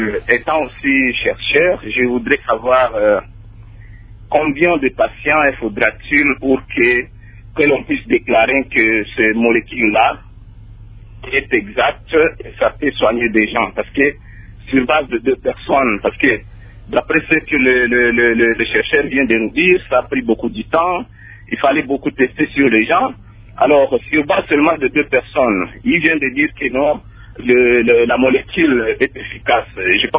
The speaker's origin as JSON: {"language": "French", "region": "eastern Congo", "country": "DR Congo", "said": "parce que moi je suis de l'Est"}